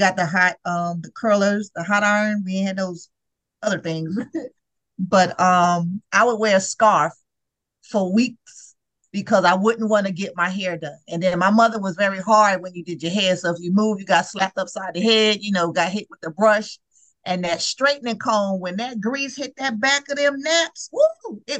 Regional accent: Brooklyn, New York, United States; I grew up in Brooklyn, so for my hair time was like in the 70s.

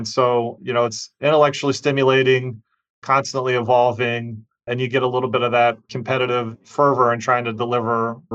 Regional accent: Muncie, Indiana, United States; So my hometown is Muncie, Indiana. So Middletown, USA. My first kind of W-2 job was in Muncie at a place called Midwest Homes for Pets.

